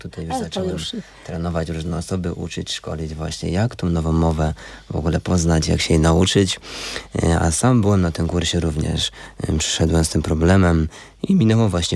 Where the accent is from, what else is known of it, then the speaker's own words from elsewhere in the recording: Andrychów, Lesser Poland, Poland; Jestem z Małopolski, tak mieszkam na granicy właściwie Małopolski, z Andrychowa, dokładnie z Sułkowysku Andrychowa.